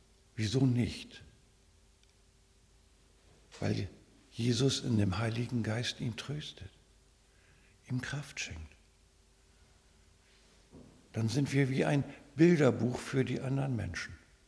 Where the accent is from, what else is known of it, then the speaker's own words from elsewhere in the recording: Leer, Lower Saxony, Germany; Ich bin ja hier in Leer noch zur Schule gegangen, habe auch meine Ausbildung da gemacht.